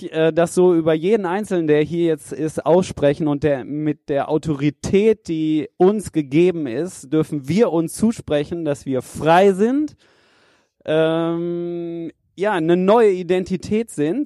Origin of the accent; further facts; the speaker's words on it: North Rhine-Westphalia, Germany; ja, wir sind ja aus Westfalen, ne? Wir sind alle irgendwie so ein bisschen zurückhaltend so.